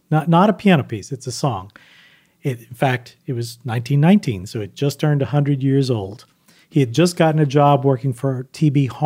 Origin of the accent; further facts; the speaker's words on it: Texas, United States; or as we would say, I grew up in Texas, the Naked Dance.